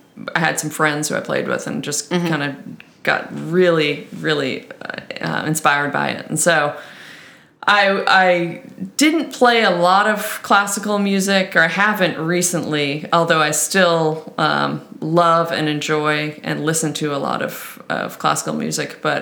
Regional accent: Winchester, Massachusetts, United States; I grew up in a suburb outside of Boston called Winchester, and my family still lives there.

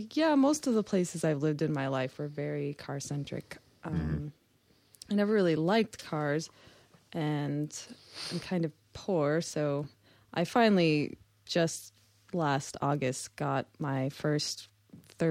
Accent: Fresno, California, United States; Well, I grew up in Fresno, California.

